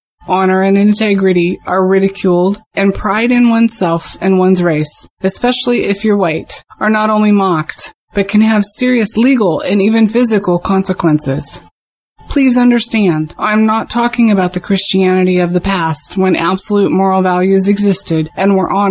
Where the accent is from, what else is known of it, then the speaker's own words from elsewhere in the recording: Seattle, Washington, United States; from Seattle.